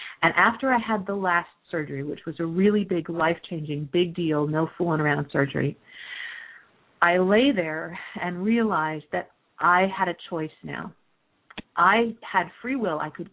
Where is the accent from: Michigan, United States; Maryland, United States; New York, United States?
Michigan, United States; now in San Francisco, United States; After college, we moved out to San Francisco from Michigan, which is where I'm from.